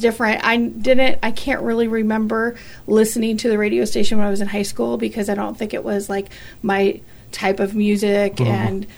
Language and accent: English; Dakota City, Iowa, United States; I'm from Dakota City.